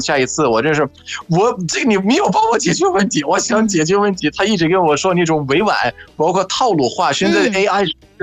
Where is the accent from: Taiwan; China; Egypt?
Egypt; Chinese is a second language; 我是来自埃及的